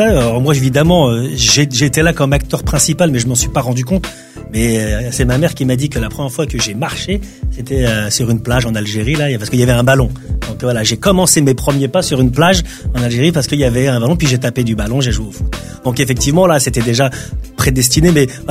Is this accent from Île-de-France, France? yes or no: yes; Colombes, Île-de-France, France; En fait, j'ai pas dit que je venais de Colombes. Et Colombes, c'est une ville olympique.